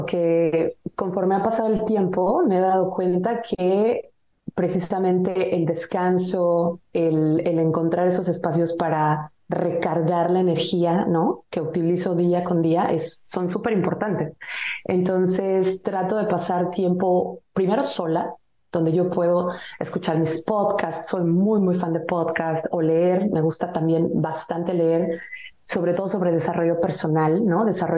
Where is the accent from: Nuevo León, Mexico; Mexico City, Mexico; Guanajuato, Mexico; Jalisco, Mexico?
Mexico City, Mexico; moved away as an adult; also born or lived in France; nacida y criada en Ciudad de México. A los 21 años, recién terminé mi carrera universitaria, salí del país, me fui a vivir a Francia para trabajar primero